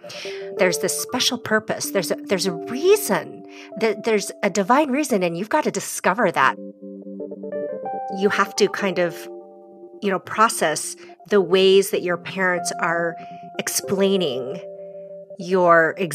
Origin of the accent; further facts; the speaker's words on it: United States; I'm not, you know, quote unquote, Asian. I am American. I'm white.